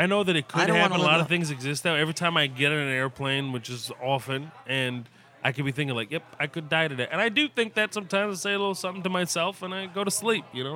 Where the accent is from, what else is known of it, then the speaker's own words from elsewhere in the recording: United States; I'm an American. I'm winning off of these things.